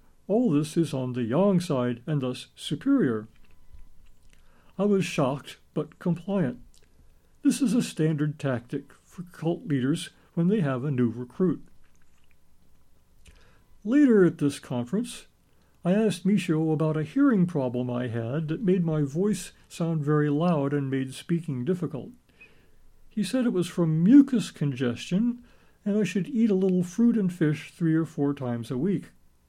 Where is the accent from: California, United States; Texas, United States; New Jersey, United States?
Texas, United States; born there; I answered that I was born in Texas, booze, was 6 feet 2 inches tall, booze, and was a musician, booze.